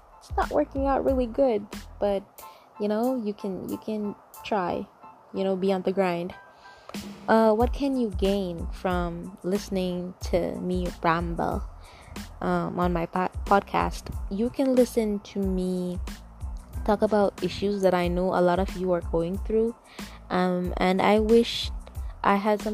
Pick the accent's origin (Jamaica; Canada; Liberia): Jamaica; I really want to talk about where I'm from. You know, Jamaica, growing up in Jamaica.